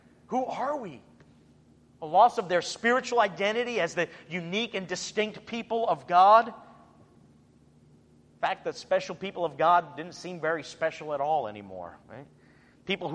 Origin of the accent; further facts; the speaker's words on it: United States; born there; My parents are Cuban. They were born and raised there. I was born here in the United States.